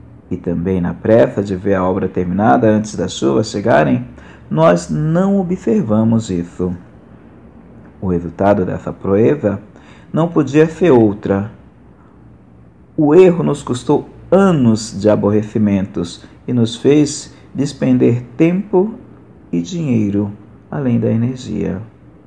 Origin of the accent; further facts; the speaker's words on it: São Paulo, Brazil; sou de São Paulo, capital, aonde estou